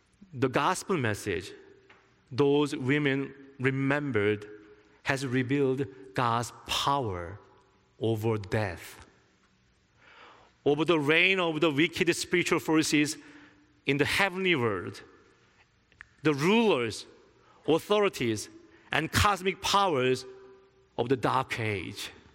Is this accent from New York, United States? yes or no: no; Los Angeles, California, United States; now in Midland, United States; I do not agree, because I came from Los Angeles.